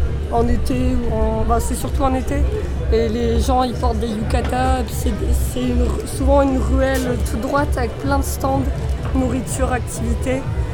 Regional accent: Le Cateau-Cambrésis, Hauts-de-France, France; On vient de Le Cateau

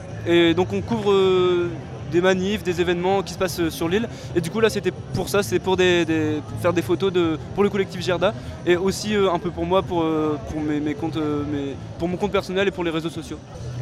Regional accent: Arras, Hauts-de-France, France; j'ai 19 ans, je suis originaire d'Arras

